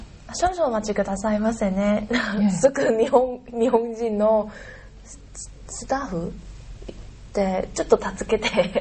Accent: Taiwan; Japanese is a second language; 今は多分今の予定は多分来年の3月卒業したら台湾に帰ってなんか会社に働いたいです

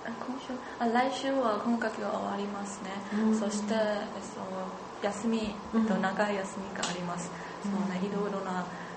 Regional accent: Taiwan; Japanese is a second language; moved away as an adult; now in Japan; あ、台湾から来ました。その去年の8月に台湾から来ました。

